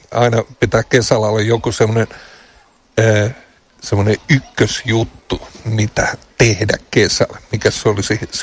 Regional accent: Helsinki, Uusimaa, Finland; Se kuulostaa hyvältä lapsuuteni täällä ja nuoruuteni Töölössä viettäneenä, niin täällä oli aina tekemistä

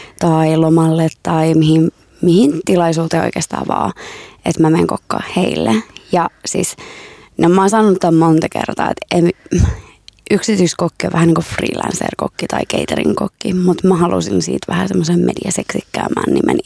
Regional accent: Iran; Finnish is a second language; now in Finland; Mä oon siis Iranista kotoisin, että ruoka on aina ollut suuressa osassa.

